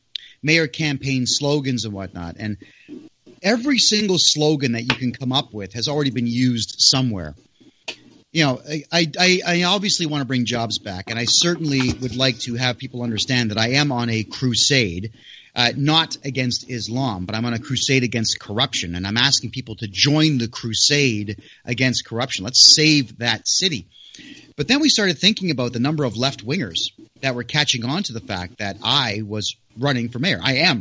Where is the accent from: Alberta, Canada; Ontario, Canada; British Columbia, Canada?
Ontario, Canada; Mississauga; completely enclosed within my hometown of Mississauga.